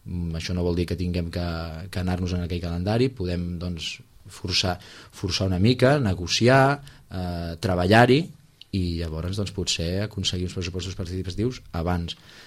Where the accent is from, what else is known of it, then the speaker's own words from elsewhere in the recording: Sitges, Catalonia, Spain; amb un sentiment de responsabilitat absoluta cap al meu poble, que Sitges també.